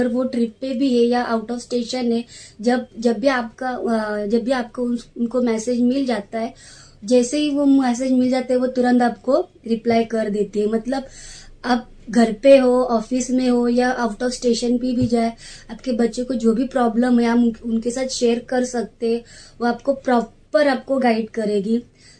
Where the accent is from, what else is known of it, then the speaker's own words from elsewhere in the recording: Mumbai, Maharashtra, India; मैं शिवडी मुंबई से हूँ।